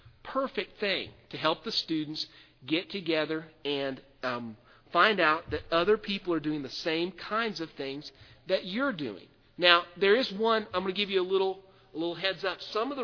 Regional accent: Lancaster, Pennsylvania, United States; because we're from Lancaster, Philadelphia's close.

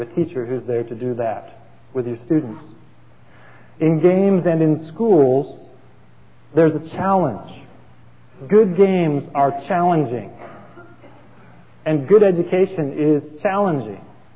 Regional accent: California, United States; I grew up in California where we are very interested in athletics

